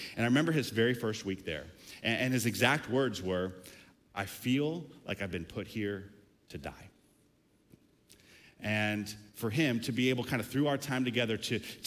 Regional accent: South Carolina, United States; Growing up in the South, when I grew up in South Carolina, when I would say something stupid as a middle school kid in class

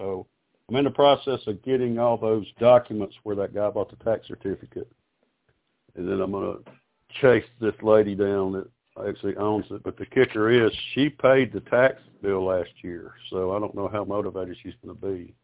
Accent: Alabama, United States; I'm from Alabama.

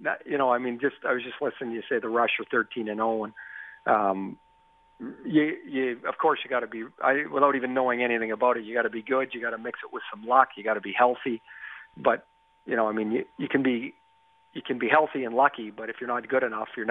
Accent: Trail, British Columbia, Canada; But I grew up in Trail, and there really wasn't much of it.

